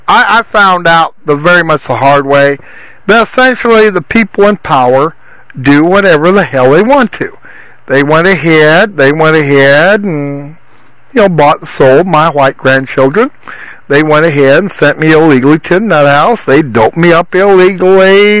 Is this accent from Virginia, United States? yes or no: no; South Dakota, United States; I was born and raised in Central South Dakota